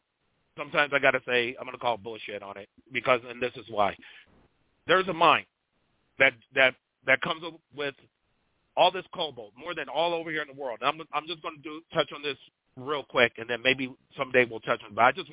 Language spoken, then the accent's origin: English; United States; I am an American. I don't need a color title.